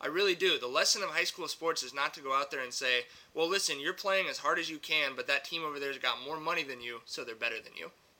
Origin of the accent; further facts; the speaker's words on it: Long Beach, California, United States; Tyler and I grew up in Long Beach.